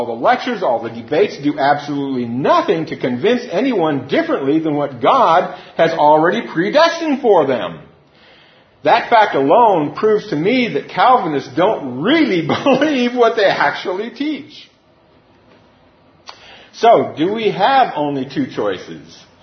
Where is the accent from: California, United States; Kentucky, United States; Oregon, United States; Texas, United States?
Oregon, United States; I'm from Oregon.